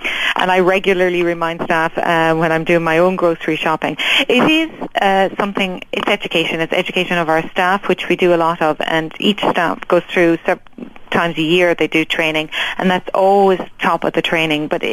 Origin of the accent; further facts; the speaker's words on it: Ireland; I come from Ireland